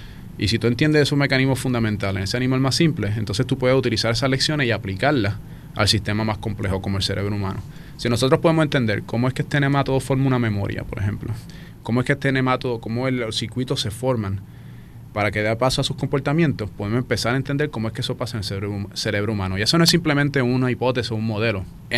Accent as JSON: {"language": "Spanish", "country": "Puerto Rico", "said": "Veo como puertorriqueño la situación en la cual estamos"}